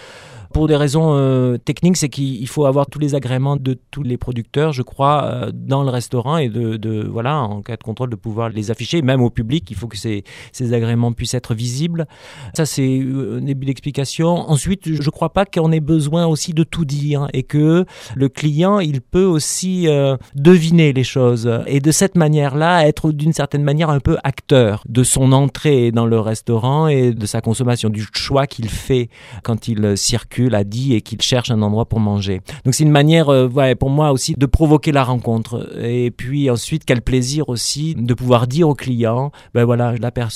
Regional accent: Die, Auvergne-Rhône-Alpes, France; born there; je suis né à Die et je suis passé par

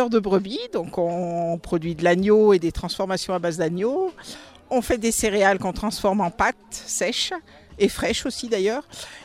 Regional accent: Rimont, Occitanie, France; je viens de Rimont et Savelle.

